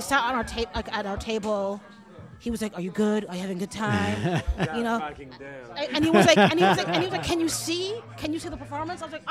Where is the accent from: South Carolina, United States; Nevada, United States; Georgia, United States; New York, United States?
New York, United States; New York City; I went to high school in Brooklyn. Where are you from? I was like, I'm from the Lower East Side.